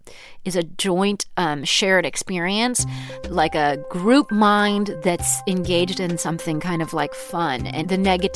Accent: United States; I am an American.

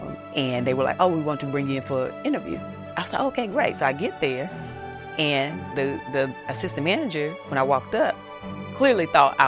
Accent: Eden, North Carolina, United States; I'm enough just as I am from Eden, North Carolina.

